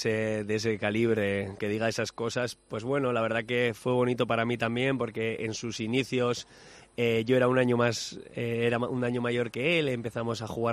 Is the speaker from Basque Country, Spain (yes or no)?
yes; Basque Country, Spain; pues como bien vasco que soy, empezaba a repartir leña